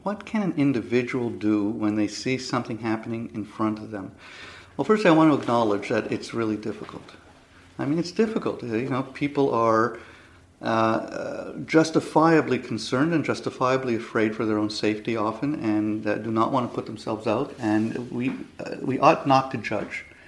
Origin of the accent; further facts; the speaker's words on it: Canada; as a Jew growing up in Canada, I'm the child of Holocaust survivors.